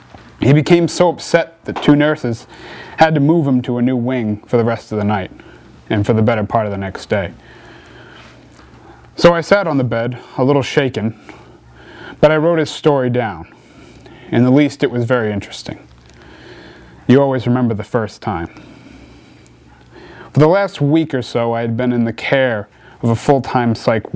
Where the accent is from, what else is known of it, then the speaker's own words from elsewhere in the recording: Peabody, Massachusetts, United States; I'm 17. I'm from Peabody, as those two are.